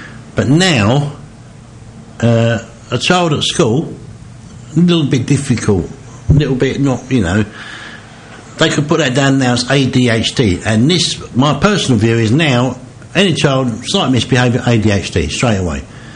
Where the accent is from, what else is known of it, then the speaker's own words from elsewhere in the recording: London, United Kingdom; born there; I was born in East London in 1972.